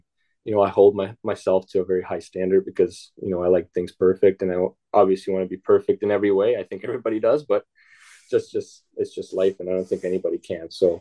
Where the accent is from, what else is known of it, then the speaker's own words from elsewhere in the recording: Russia; I had very, very tough coaches growing up in Russia.